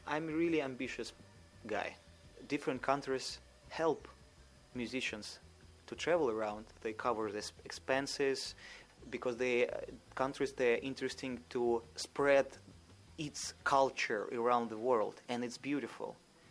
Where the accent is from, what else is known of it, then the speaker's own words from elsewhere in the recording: Moscow, Russia; I grew up in Moscow, Vykhino area. It's a criminal area, actually.